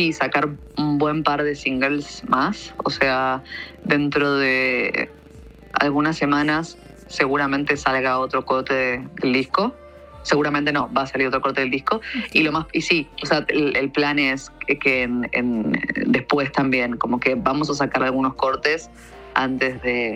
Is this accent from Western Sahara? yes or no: no; Argentina; Soy cantante, cantautora de Argentina.